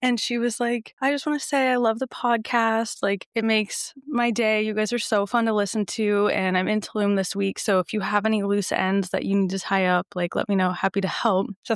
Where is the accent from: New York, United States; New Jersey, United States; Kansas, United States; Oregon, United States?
Kansas, United States; born there; since I was born in Kansas, I had to get mine done at the Secretary of State in Topeka, Kansas.